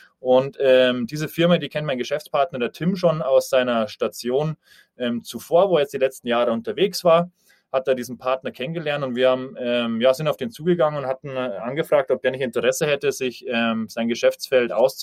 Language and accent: German; Bavaria, Germany; Ja, also örtlich herkommen tue ich aus dem Norden von München